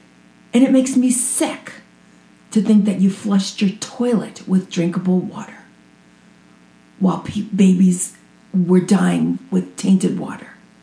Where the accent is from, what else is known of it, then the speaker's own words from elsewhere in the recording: New York, United States; And I do remember that growing up in New York.